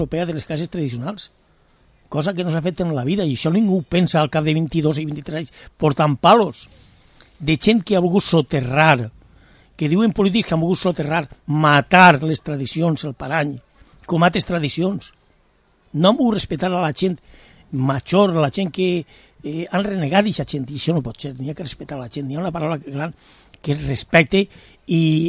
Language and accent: Catalan; Llíria, Valencian Community, Spain; Jo no puc fugir dels meus raels, que és de... Soc de Llíria. De València, soc de Llíria.